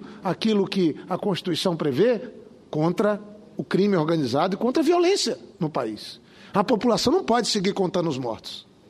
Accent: Ceará, Brazil; para que a gente possa ter uma ação lá no Ceará, que explodiu a violência. Lá no meu estado, uma área de fronteira

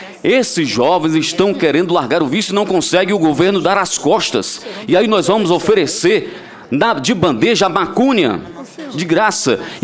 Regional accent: Fortaleza, Ceará, Brazil; Eu sou de Fortaleza

